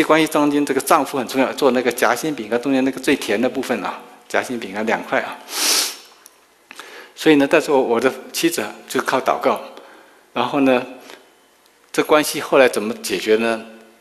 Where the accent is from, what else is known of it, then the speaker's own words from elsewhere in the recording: Taiwan; now in United States; 你们在中国长大，我在台湾长大，我们孩子在美国长大